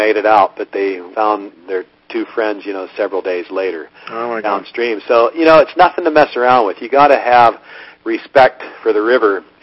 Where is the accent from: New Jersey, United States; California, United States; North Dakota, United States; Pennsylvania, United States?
Pennsylvania, United States; In fact, growing up in Pennsylvania, I grew up on fishing some of these smaller streams